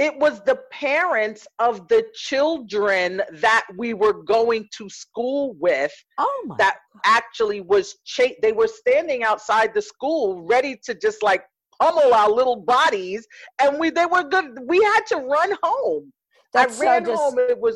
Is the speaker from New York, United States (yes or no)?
yes; New York City, New York, United States; I noticed it growing up in Bay Ridge, going to junior high school.